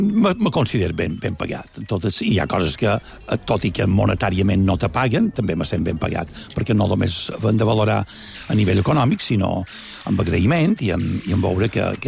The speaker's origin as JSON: {"language": "Catalan", "town": "Felanitx", "region": "Balearic Islands", "country": "Spain", "tie": "born there", "also_born_or_lived": "Barcelona", "lives_now": "Palma, Spain", "said": "Jo vaig néixer a Felanitx i sempre m'agrada dir que som felanitxer militant. Visc a Palma, tot i que tinc casa a Porto Colom, vaig estudiar a Barcelona"}